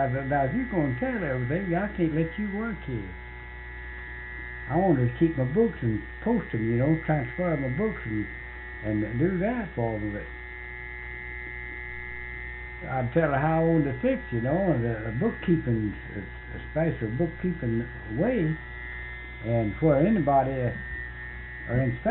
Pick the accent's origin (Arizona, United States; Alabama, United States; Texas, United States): Alabama, United States; Norwood; He's from Stevenson, Alabama, and I'm from Norwood, Alabama.